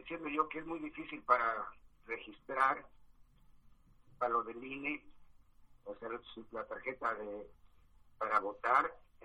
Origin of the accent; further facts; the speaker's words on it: Mexico; Es primera vez en la historia de mi vida que tengo una identificación como mexicano